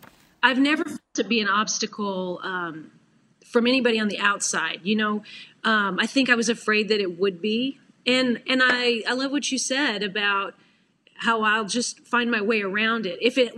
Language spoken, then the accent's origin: English; Washington, United States; I dreamed as a little girl, I grew up in Washington State, of playing for Pat Summitt.